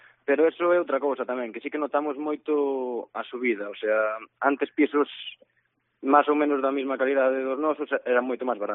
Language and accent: Galician; Melide, Galicia, Spain; Son de Melide, do centro